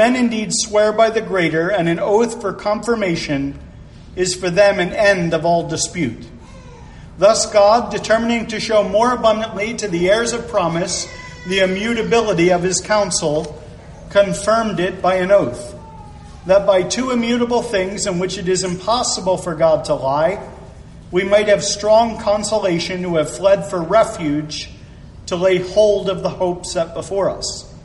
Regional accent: Philadelphia, Pennsylvania, United States; I'm from the Philadelphia area, so we say, I can't have my tasty cakes.

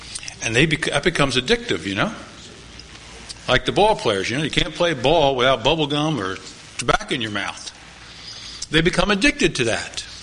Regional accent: Philadelphia, Pennsylvania, United States; Now, I grew up in Philadelphia, and I grew up not too far away from a company that made double bubble gum.

